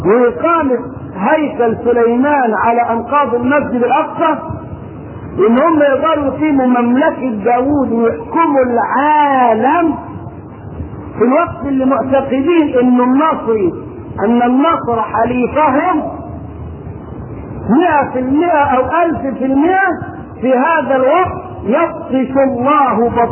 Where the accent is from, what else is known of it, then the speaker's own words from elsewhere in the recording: Egypt; طبعا احنا كمسلمين مجاورين لليهود كمصريين مجاورين لاسرائيل